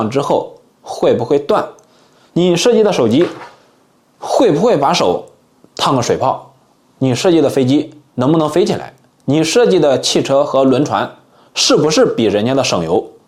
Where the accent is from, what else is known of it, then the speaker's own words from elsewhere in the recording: China; 但是作为中国人，作为一个工科生，看到中国的车企取得这个成绩，那还是相当激动的。